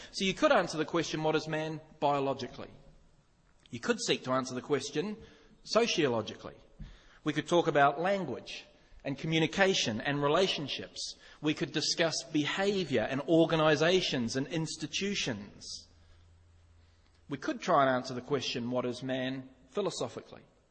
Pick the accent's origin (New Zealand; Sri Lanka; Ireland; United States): New Zealand; I normally do it on my race, I'm a Kiwi, or my gender, I'm a male